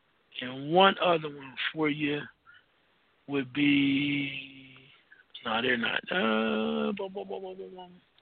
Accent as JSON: {"language": "English", "town": "Dayton", "region": "Ohio", "country": "United States", "tie": "born or raised there", "said": "And maybe I'm saying this with a bias because I was born and raised in Dayton."}